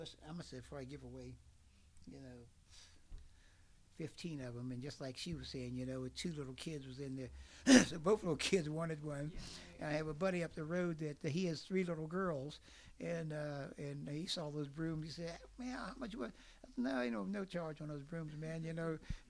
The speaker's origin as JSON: {"language": "English", "town": "Morgantown", "region": "West Virginia", "country": "United States", "tie": "born or raised there", "said": "well, where did you grow up? I said, in Morgantown."}